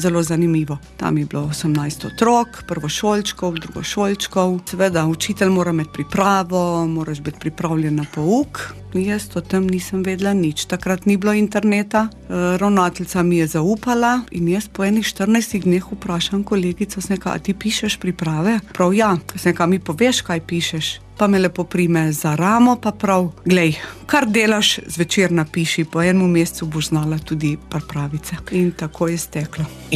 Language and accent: Slovenian; Bloke, Slovenia; Jaz sem še vedno po rodu Bločanka, trda Bločanka. Živela med medvedi, volkovi, med vsem hodila v šolo, peš